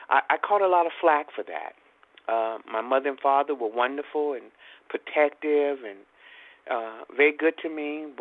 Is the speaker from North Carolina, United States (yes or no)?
yes; Jacksonville, North Carolina, United States; I was raised in Jacksonville, North Carolina as a Southern Christian boy with two Christian parents